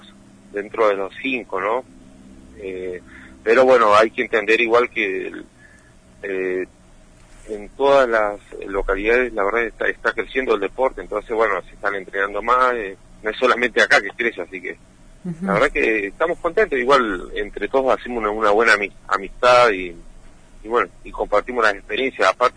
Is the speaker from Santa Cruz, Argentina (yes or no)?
yes; Los Antiguos, Santa Cruz, Argentina; acá zonal entre nosotros, que soy de Los Antiguos